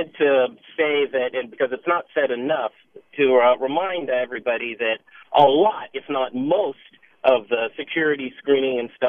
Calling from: San Mateo, California, United States; This valley, I'm calling from San Mateo, is full of engineers

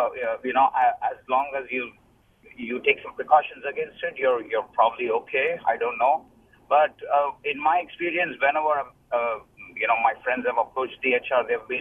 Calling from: San Francisco, California, United States; from San Francisco, and I've been in the area for about 15 years or so.

